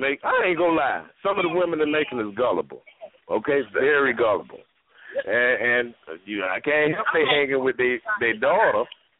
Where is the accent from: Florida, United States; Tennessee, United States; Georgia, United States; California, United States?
Georgia, United States; Savannah; I'm from Savannah, Georgia.